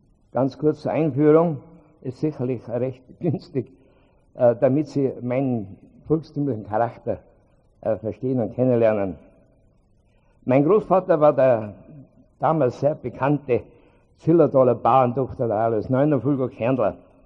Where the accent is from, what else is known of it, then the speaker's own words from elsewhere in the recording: Tyrol, Austria; Als Tiroler müsste ich eigentlich anders anfangen als wie vor diesem hohen internationalen Publikum. In Tirol sagt man, grüß euch Gott, liebe Weiberleid und Manderleid.